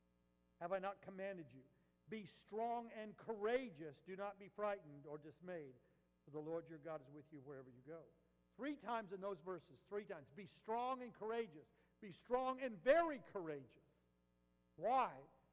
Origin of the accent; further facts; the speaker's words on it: Albuquerque, New Mexico, United States; And I grew up in Albuquerque, and so we would go into the mountains, way up in the Rocky Mountains.